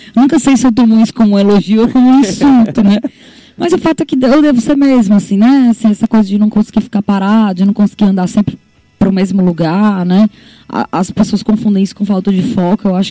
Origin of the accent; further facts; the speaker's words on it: Caucaia, Ceará, Brazil; born there; Eu vim do bairro Pio 12, onde eu nasci.